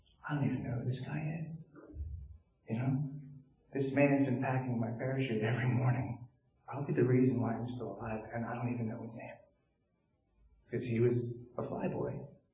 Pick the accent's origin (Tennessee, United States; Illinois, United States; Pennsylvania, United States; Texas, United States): Pennsylvania, United States; Mansfield; I grew up in Mansfield, Pennsylvania. About a block away from Mansfield Catholic High School. My grandparents built a house there.